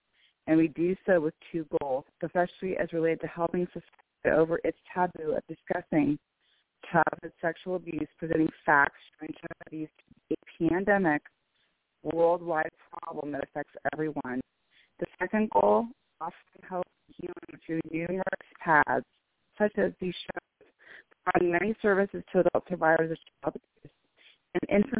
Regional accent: Bellevue, Washington, United States; I'm from Bellevue, Washington.

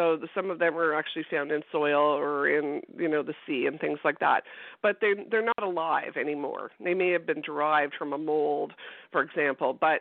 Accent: Scarborough, Ontario, Canada; I'm from Scarborough, Ontario. I went to the University of Toronto

